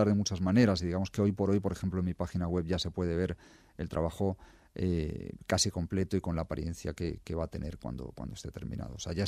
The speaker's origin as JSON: {"language": "Spanish", "country": "Argentina", "tie": "born there", "said": "todos emigrantes, todos habían recorrido un poquito varias zonas del mundo hasta acabar algunos en Argentina, donde yo nací, otros en Estados Unidos, hay otros incluso que están en Israel, porque por la parte de padre son judíos eskenazis, que se llaman, son judíos de la Europa del Este."}